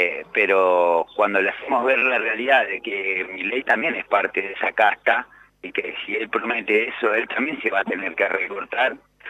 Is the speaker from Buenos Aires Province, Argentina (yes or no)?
yes; Avellaneda, Buenos Aires Province, Argentina; Soy de Avellaneda. ¿De en este momento estoy en Avellaneda, Wilde.